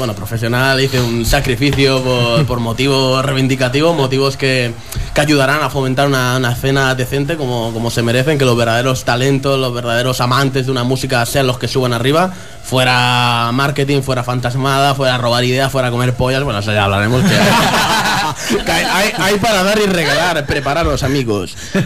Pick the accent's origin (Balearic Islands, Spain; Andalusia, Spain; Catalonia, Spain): Catalonia, Spain; L'Hospitalet de Llobregat; Nací ahí en Hospitalet, y ahí estamos.